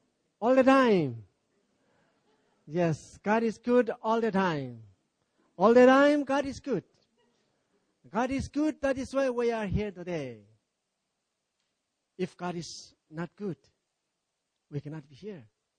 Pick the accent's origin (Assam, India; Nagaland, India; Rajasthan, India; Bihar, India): Nagaland, India; I'm a Naga. Indian, there are so many races. And I'm from Nagaland.